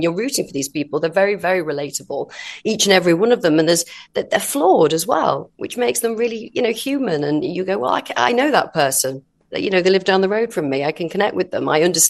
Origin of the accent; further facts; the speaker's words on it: Wakefield, Yorkshire and the Humber, United Kingdom; I grew up in Wakefield, West Yorkshire, and it's predominantly known as a mining community.